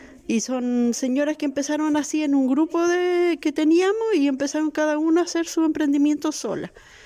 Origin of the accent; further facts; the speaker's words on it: Curiñanco, Los Ríos, Chile; soy del sector de Curiñanco.